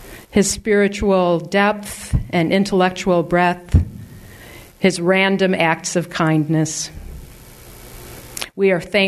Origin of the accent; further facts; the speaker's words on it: Evanston, Illinois, United States; We're from Evanston, and Uncle Raj officiated at our wedding 32 years ago.